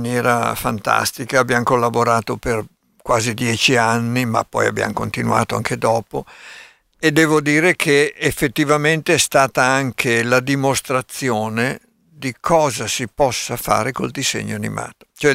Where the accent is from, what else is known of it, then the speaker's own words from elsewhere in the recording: Bergamo, Lombardy, Italy; also born or lived in Milan; io sono sempre stato un pendolare Milano-Bergamo, sono nato a Milano, a 2 mesi sono andato a Bergamo, sono rimasto fino a 10 anni. Da 10 anni a 30-35 sono rimasto a Milano, poi sono ritornato a Bergamo